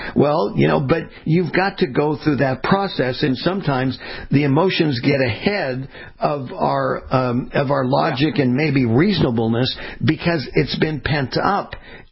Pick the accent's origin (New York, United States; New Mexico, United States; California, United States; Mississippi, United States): California, United States; See, I grew up in Southern California, Dr. Hutchison.